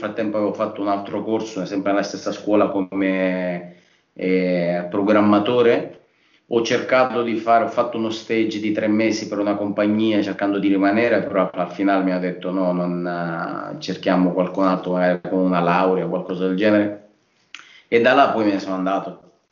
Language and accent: Italian; Sicily, Italy; moved away as an adult; also born or lived in Lombardy; poi me ne sono andato dalla Sicilia, mi sono trasferito a 20 anni in Lombardia.